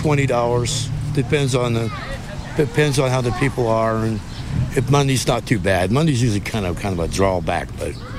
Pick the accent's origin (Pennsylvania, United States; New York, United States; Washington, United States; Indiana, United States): Indiana, United States; Carmel; now in Bloomington, United States; I'm actually originally from Carmel, Indiana, but I've been down here since my father passed away.